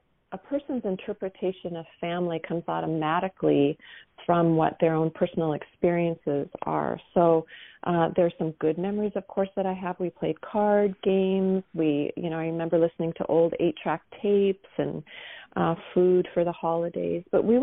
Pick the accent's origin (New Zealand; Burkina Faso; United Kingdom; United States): United States; Minnesota; and I grew up in Minnesota and we went to Valley Fair, which was a theme park